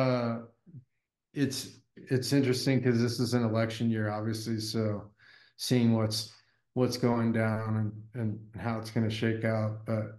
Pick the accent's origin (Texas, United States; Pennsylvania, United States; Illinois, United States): Texas, United States; And I'm from Texas, so I was in Austin for the Rogue Invitational